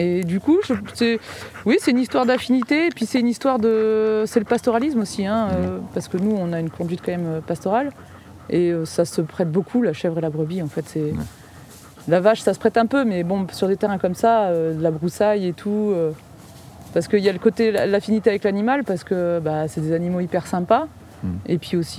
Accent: Auvergne-Rhône-Alpes, France; Moi je suis née en Ardèche déjà. J'ai grandi en Ardèche

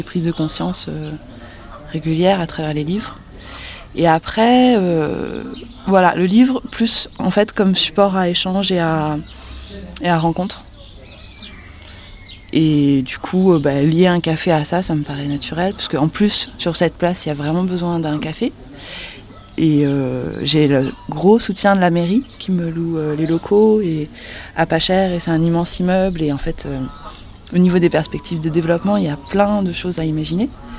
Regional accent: Aixe-sur-Vienne, Nouvelle-Aquitaine, France; j'ai grandi à Aix-sur-Vienne jusqu'à 18 ans. Après, je suis partie pendant 10 ans pour faire les études, les premiers boulots, donc en France et à l'étranger. Et j'ai eu très envie de revenir

